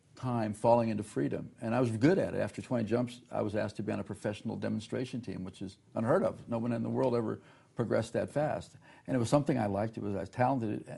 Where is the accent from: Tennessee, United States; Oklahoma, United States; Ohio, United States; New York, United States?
Ohio, United States; Actually, a little bit of my background, I was raised in the Midwest, outside of Cleveland, Ohio, in a typical 1950s suburban life, like happy days. Grew up in a Roman Catholic home